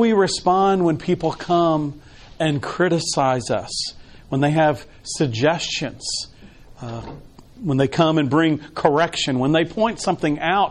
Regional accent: Texas, United States; I know growing up in Texas, certainly, you know, everything was big and everything

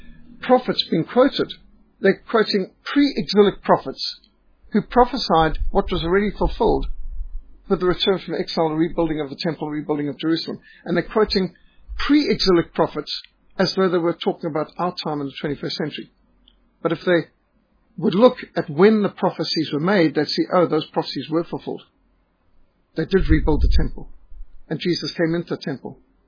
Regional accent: Zimbabwe; No, I was brought up in Rhodesia. I'm not being funny. It wasn't Zimbabwe. Pre-1980, it was Rhodesia.

